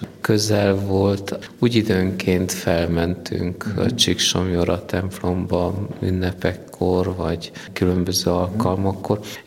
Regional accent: Brașov, Brașov County, Romania; Brassóból, a városból származok, igen.

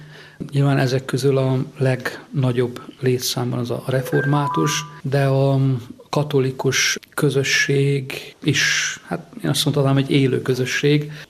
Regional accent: Cozmeni, Harghita, Romania; Én a születésre, tehát Székelyföldről, Csík Kozmásról származom.

